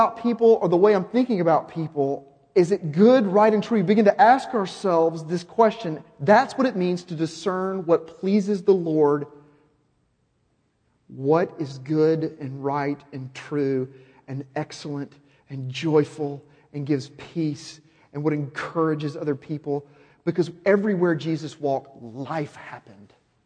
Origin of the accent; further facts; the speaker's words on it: Little Rock, Arkansas, United States; I remember hearing a story growing up in Little Rock about this doctor that everybody knew in church